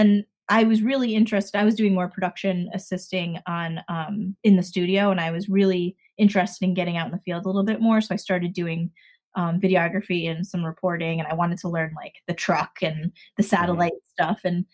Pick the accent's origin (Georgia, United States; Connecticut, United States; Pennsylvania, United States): Connecticut, United States; So I'm from Connecticut. I went to University of Rhode Island, graduated in 2004.